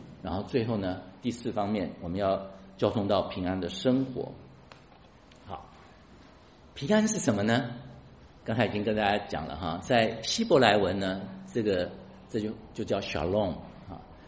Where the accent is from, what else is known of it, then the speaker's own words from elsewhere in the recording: China; 他们不问你说吃过饭没有啊，像我们中国人。